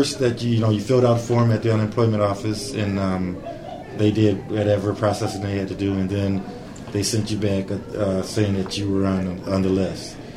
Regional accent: Lansing, Michigan, United States; Born and raised in Lansing, Michigan.

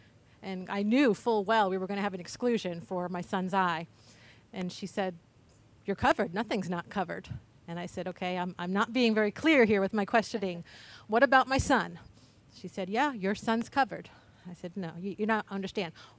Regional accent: Jacksonville, Florida, United States; from Jacksonville, Florida

